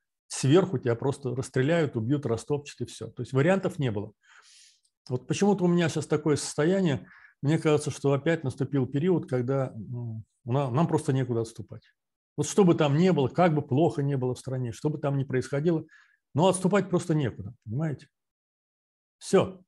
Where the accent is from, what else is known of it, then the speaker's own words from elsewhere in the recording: Volgograd, Volgograd Oblast, Russia; Мое детство все прошло в Сталинграде